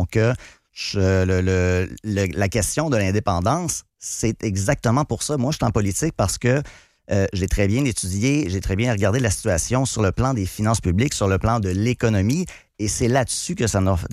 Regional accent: Quebec City, Quebec, Canada; Ouais, moi, je viens de Québec, je suis établi à Québec.

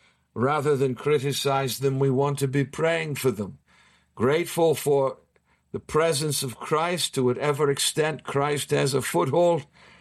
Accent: Boston, Massachusetts, United States; You know, I come from Boston, and I'm a Boston Celtics fan

